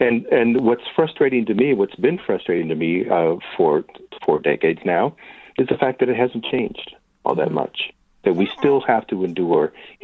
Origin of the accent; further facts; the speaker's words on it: San Diego, California, United States; questioned the police shooting of a young Latino in my hometown in San Diego.